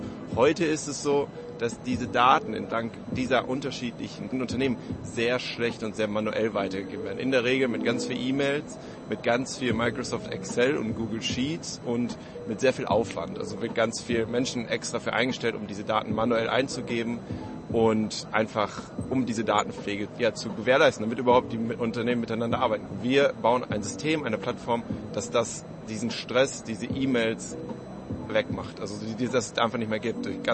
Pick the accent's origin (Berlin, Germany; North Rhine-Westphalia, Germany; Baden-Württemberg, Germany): Berlin, Germany; ich komme aus Berlin, aus Deutschland, wo wir auch sitzen